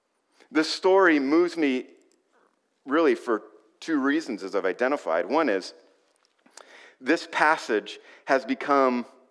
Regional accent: Ecuador; also born or lived in Panama / Costa Rica; I didn't mention to you that my parents were missionaries. I grew up overseas as a missionary kid. I grew up in Ecuador mostly, lived in Panama and Costa Rica, but mostly Ecuador.

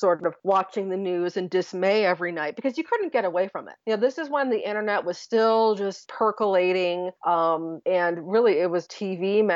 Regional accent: New York, United States; I grew up in Western New York, very close to Buffalo, New York, where OJ had his glory days and became a celebrity playing for the Buffalo Bills.

